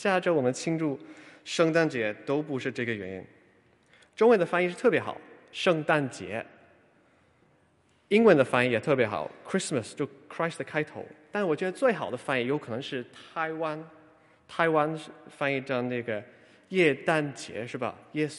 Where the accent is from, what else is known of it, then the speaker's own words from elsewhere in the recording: United Kingdom; Chinese is a second language; 我来自英国，有可能第一次来就说，哎呀，怎么这么多老外会说中文哈？